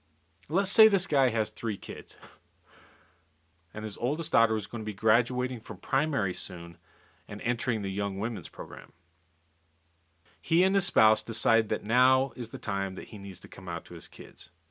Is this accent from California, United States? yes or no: no; Utah, United States; I was raised in Utah, and a large part of the Utah culture is the Mormon population. My family and my youth considered themselves to be a part of the Latter-day Saints.